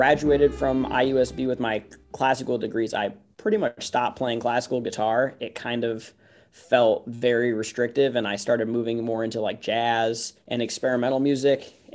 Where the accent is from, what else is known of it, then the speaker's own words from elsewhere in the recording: Santa Fe, New Mexico, United States; also born or lived in Costa Rica; I grew up in Santa Fe, New Mexico